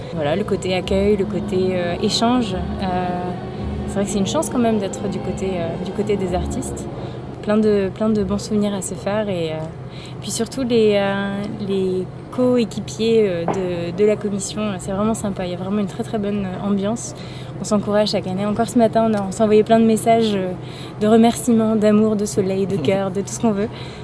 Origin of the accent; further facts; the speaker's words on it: Tours, Centre-Val de Loire, France; Et moi, oui, je suis une vraie.